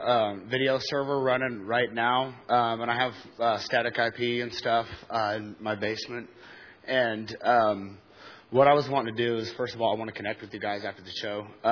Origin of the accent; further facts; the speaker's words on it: Wichita, Kansas, United States; I'm from Wichita, Kansas